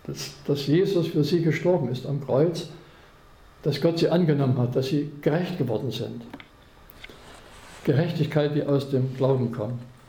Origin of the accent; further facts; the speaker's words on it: Chemnitz, Saxony, Germany; moved away as an adult; now in Altmark, Germany; Ja, meine Heimat war eigentlich Chemnitz, Sachsen. Ich habe 20 Jahre gelebt, ich bin 50 Jahre in der Altmark, über 50 Jahre.